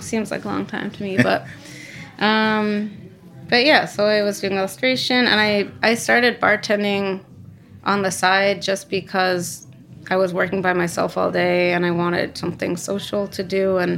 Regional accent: Vermont, United States; I was born and raised in Vermont, small town. My parents are both New Yorkers.

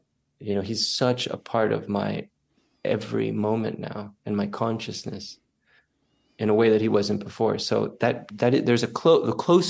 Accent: Texas, United States; born there; I was born in Texas.

